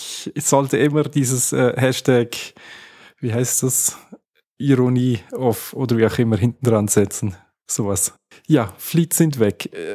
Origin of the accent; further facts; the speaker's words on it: Switzerland; zumindest bei uns in der Schweiz, war es immer so, dass man was Größeres hätte noch ein bisschen was dazu zahlen müssen.